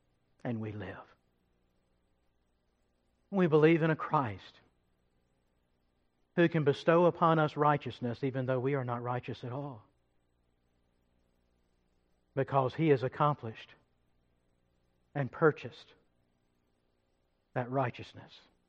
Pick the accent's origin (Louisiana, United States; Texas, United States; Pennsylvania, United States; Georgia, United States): Georgia, United States; I grew up in Paulding County, long way away from here.